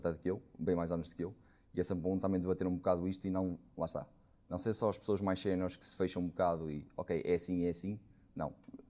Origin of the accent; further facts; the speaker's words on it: Porto, Portugal; porque lá já como referi sou do Porto.